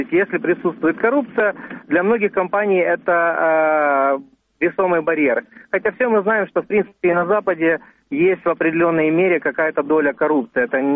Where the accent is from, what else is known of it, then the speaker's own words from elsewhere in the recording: Odesa, Odesa Oblast, Ukraine; враховуючи той факт, що я народжений і виріс в Одесі, якщо можна, я російською.